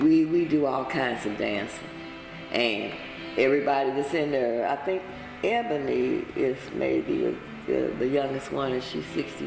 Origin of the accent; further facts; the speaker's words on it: Missouri, United States; And I didn't even know it was, and I'm from Missouri.